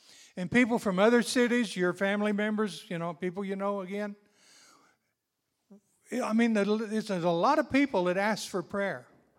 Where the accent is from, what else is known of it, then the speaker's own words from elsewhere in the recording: Scotland, United Kingdom; And so I'm Scottish. My wife is English.